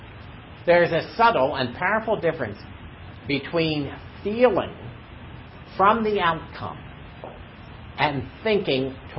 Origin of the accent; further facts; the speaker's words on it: Pennsylvania, United States; where I grew up in Pennsylvania, we could see the rain coming across the wheat fields?